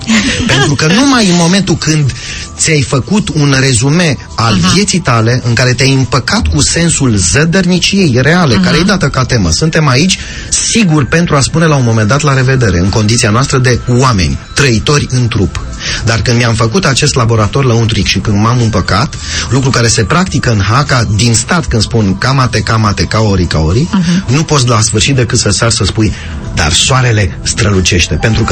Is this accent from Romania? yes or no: yes; Romania; eu ca român, trăiesc